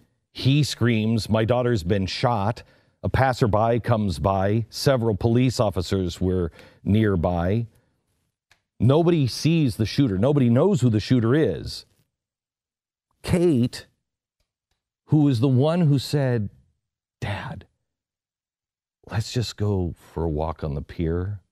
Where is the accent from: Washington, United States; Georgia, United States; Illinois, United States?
Washington, United States; Seattle; I grew up in Seattle, Washington, and San Francisco is very much feels feels like home in so many ways.